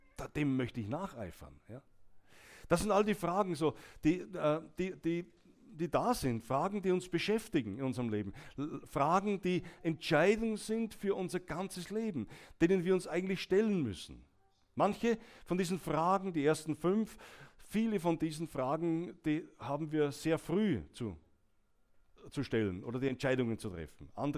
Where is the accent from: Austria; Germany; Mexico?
Austria; wenn man bei uns in Österreich sagt